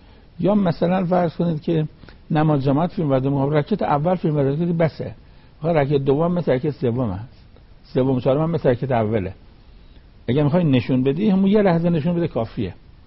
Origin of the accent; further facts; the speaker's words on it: Iran; آخه ما ایرانی هستیم